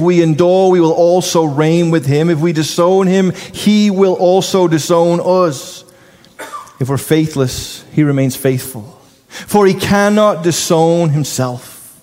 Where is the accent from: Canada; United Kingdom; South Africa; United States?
United Kingdom; England; I'm the one speaking English. I'm from England. I don't have an accent.